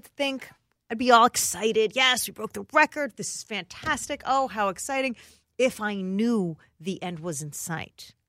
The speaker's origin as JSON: {"language": "English", "region": "New Jersey", "country": "United States", "said": "Look, I'm from New Jersey. I went to school in Syracuse, but I had never seen ice fishing."}